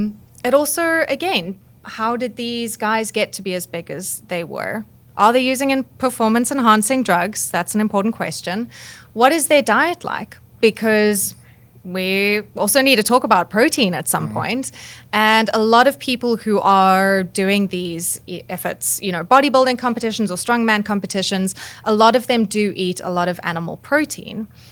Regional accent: South Africa; I'm from South Africa. That's why I feel very proud at the moment.

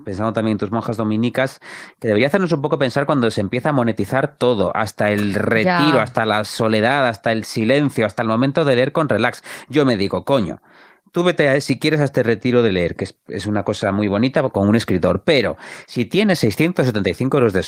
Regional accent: Galicia, Spain; Eso que como homosexual gallego debería, pero no.

